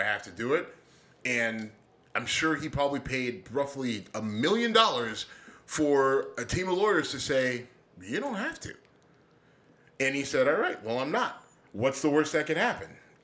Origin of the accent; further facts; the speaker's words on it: Ohio, United States; I'm from Northeast Ohio.